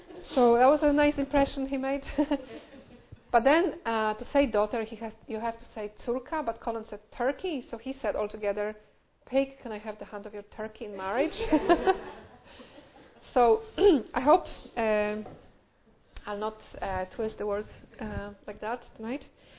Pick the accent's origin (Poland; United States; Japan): Poland; English is a second language; now in United Kingdom; I'm not from Northern Ireland. I come from Poland. And English is not my first language